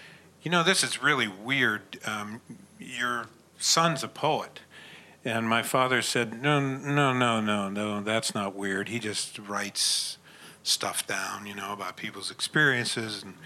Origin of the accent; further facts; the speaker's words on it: Pittsburgh, Pennsylvania, United States; I came from Pittsburgh. We have no Calvinists in Pittsburgh. There are no Calvinists in Pittsburgh.